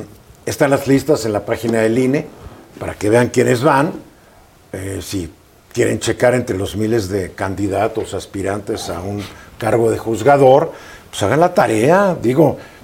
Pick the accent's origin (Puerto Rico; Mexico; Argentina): Mexico; Somos los mexicanos.